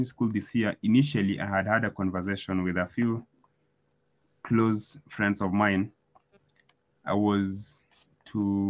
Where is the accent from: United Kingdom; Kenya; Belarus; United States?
Kenya; Migori County; Yeah? You can... I come from Migori County, and there is an office called the Office of the Governor.